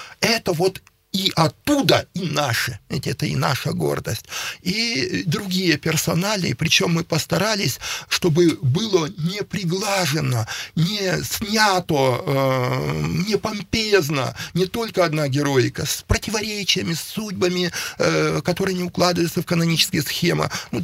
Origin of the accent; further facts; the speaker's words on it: Saint Petersburg, Russia; Дело в том, что я ведь сам ленинградец. Там моя родня, мои близкие до сих пор остаются.